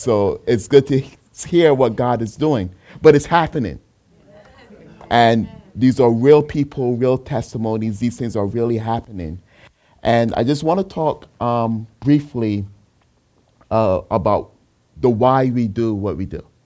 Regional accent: Barbados; also born or lived in Brooklyn, New York; I was born in Brooklyn, but if you hear a slight accent, that's because my mom is from Barbados, and that's where I was raised.

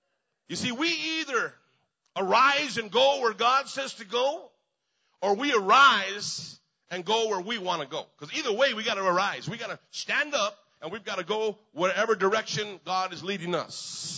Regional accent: Albuquerque, New Mexico, United States; I'm from Albuquerque. What can I make a difference? What can good can come out of Albuquerque?

